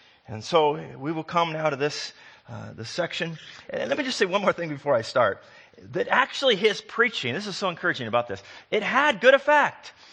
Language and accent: English; Seattle, Washington, United States; I'm from Seattle, Boeing.